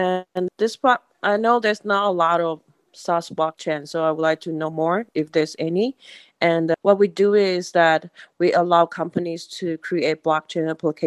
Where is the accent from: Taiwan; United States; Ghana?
Taiwan; from Taiwan.